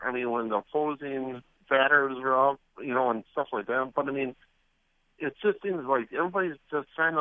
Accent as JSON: {"language": "English", "town": "Chicago", "region": "Illinois", "country": "United States", "said": "you know, I'm from the South Side. I've talked to you before."}